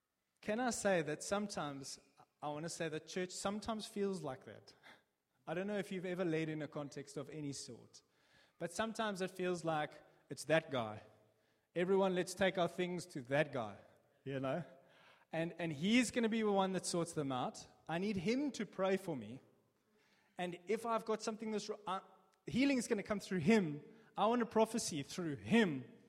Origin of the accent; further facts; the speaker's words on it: South Africa; I'm South African, but I also have a British passport